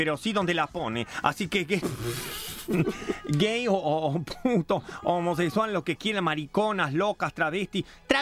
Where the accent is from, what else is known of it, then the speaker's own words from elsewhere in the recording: Rosario, Santa Fe, Argentina; Soy rosarino, ya te dije.